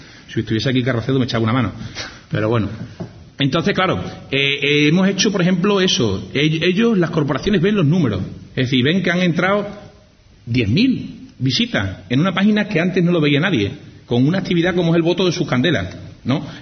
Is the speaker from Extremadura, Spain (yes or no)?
yes; Almendralejo, Extremadura, Spain; Hace poquito ha sido el voto de las candelas, la fiesta de las candelas de mi pueblo, Almendralejo.